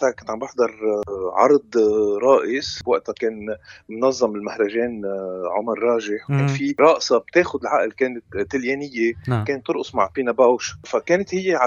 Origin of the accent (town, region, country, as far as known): Lebanon